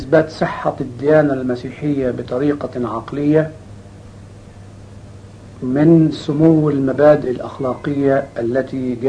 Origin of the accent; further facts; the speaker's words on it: Egypt; لو أن الأمر سهل كما يظن بعض البسطاء عندنا في مصر